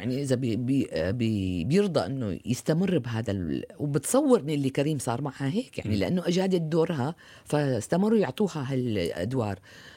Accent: Kuwait; also born or lived in Damascus, Syria; أنا ابنة دمشق، ربيت بالكويت، تزوجت بالكويت وخلفت بالكويت، فلا ينفصل هذا عن الآخر.

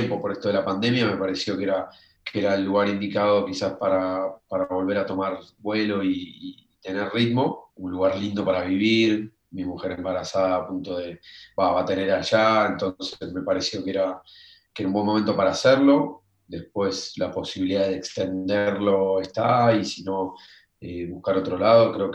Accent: Argentina; Les encanta que venga desde un lugar tan lejano como Argentina.

